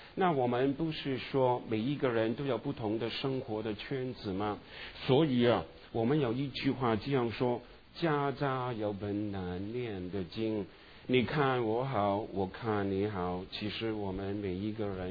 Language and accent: Chinese; Hong Kong; now in United States; 祖国是中国啊，我们这是香港人哦。